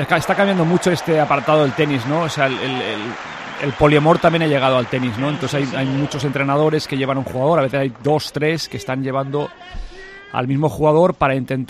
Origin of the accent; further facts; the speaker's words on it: Galicia, Spain; en eso soy muy gallego, ¿no?